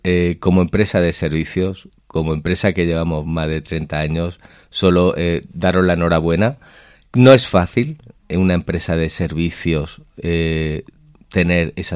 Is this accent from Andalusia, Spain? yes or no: yes; Granada, Andalusia, Spain; todos los que somos de Granada nos debemos de sentir tremendamente orgullosos